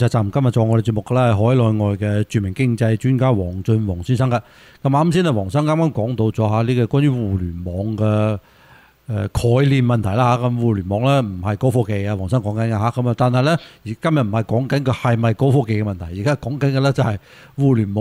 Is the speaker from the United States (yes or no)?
yes; United States; 我哋美國人，